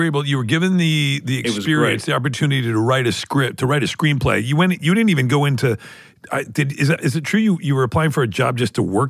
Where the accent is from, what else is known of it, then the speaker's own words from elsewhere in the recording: Toronto, Ontario, Canada; moved away as an adult; also born or lived in New York; as a guy who feels like I grew up in Toronto, but I really grew up in New York. I moved when I was 20